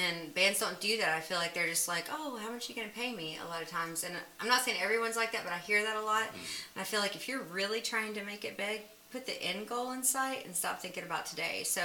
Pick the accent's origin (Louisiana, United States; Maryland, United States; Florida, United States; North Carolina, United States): North Carolina, United States; Charlotte; accent: Southern; I guess it would be my southern accent and the way I start our show with our we are … from Charlotte, North Carolina.